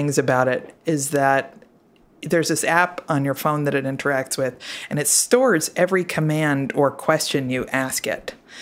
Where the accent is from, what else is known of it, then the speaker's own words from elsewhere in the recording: Connecticut, United States; And there was one that was news from my home state of Connecticut, and I was excited to kind of keep in touch with Connecticut a little bit.